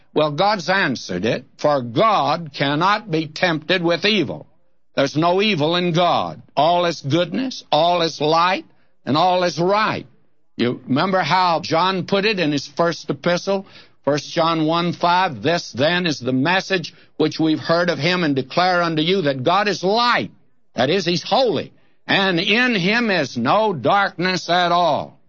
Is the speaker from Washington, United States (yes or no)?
no; Texas, United States; born or raised there